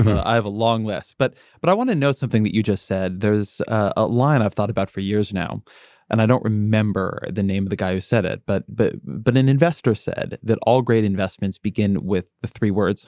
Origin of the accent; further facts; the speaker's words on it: United States; So I'm American. I'd never heard